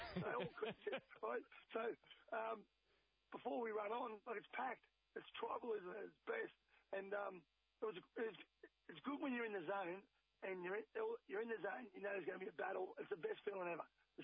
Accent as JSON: {"language": "English", "town": "Cabramatta", "region": "New South Wales", "country": "Australia", "tie": "born or raised there", "said": "I grew up in Cabramatta, so every day is a victory now."}